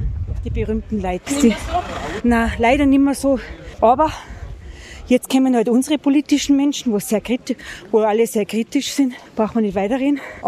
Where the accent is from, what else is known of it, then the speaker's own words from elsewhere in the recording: Wildschönau, Tyrol, Austria; Ich bin mit 16 Jahren nach Alpbach gekommen. Ich komme aus der Wildschönau, das andere Tal drüber.